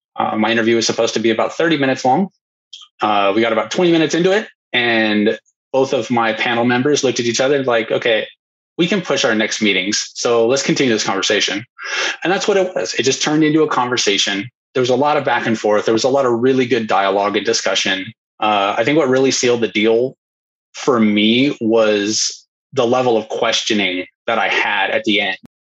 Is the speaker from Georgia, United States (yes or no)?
no; Boise, Idaho, United States; I'm originally from Boise, Idaho.